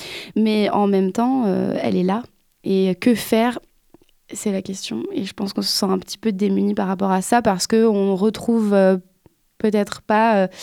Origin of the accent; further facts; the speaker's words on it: Paris, Île-de-France, France; now in Montpellier, France; j'habite à Montpellier depuis 4 ans et j'ai grandi à Paris.